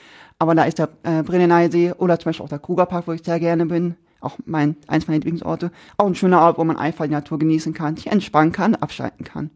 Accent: Koblenz, Rhineland-Palatinate, Germany; born there; Geboren in Koblenz, sehr schöne Ecke in Rheinland-Pfalz.

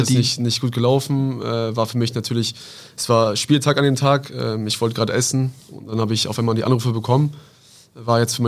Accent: Oldenburg, Lower Saxony, Germany; ich bin Oldenburger Junge, bin hier aufgewachsen, habe in der Jugend beim VfB gespielt

